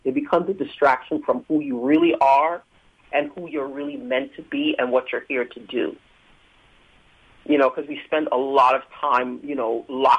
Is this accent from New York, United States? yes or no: yes; Brooklyn, New York, United States; Oh, I'm so excited to be back in Brooklyn. Mm-hmm. I grew up in Brooklyn, so I am super excited to launch the creation tour from Brooklyn.